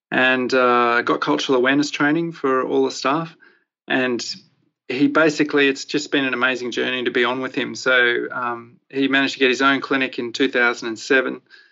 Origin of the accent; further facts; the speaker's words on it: Brisbane, Queensland, Australia; I was born in Brisbane and brought up here.